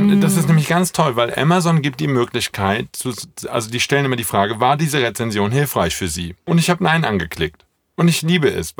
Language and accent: German; Rhineland, Germany; accent: Rhineland; Aber ich könnte jetzt meinen rheinländischen Akzent, den würdest du mir wegmachen